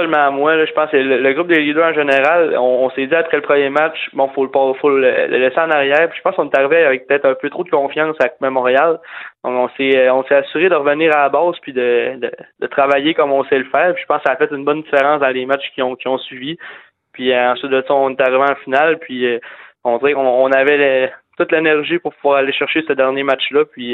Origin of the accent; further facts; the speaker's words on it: Quebec, Canada; Puis moi, je viens du Québec